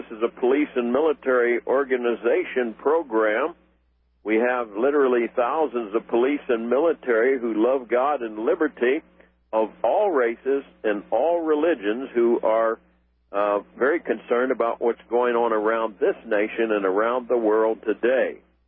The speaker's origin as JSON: {"language": "English", "town": "Washington", "region": "District of Columbia", "country": "United States", "tie": "born or raised there", "said": "I grew up in Washington, D.C., where I was born, and truly learned to love the black people there"}